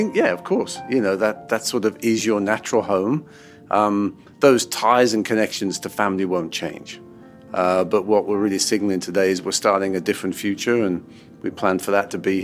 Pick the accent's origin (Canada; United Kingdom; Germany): United Kingdom; Cambridge, East of England; now in United States; I'm originally from the Cambridge area in the United Kingdom.